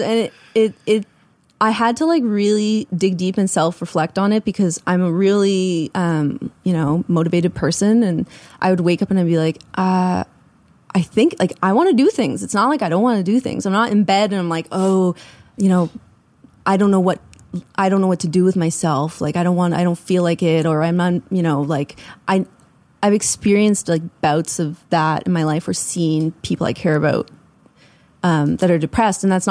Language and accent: English; Ontario, Canada; also born or lived in Prince Edward Island; I'm from Ontario, actually. Okay. My husband's from PEI. We lived in PEI for a bit.